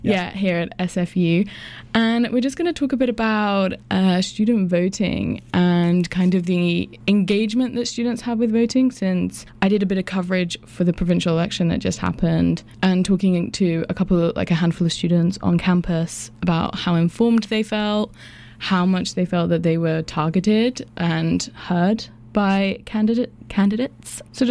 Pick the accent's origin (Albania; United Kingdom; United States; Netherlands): United Kingdom; England; moved away; because I'm from England, so I came over here